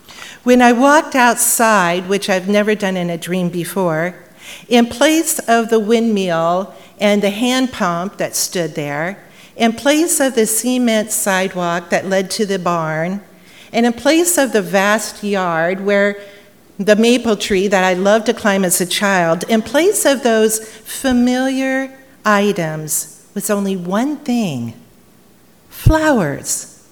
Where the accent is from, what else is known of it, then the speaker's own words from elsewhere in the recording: South Whitley, Indiana, United States; I was raised on the Sunnycrest Farm just 10 miles south of South Whitley